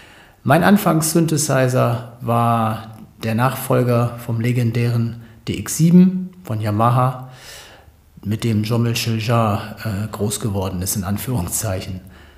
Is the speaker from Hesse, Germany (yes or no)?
no; Bottrop, North Rhine-Westphalia, Germany; in meiner Heimatstadt Bottrop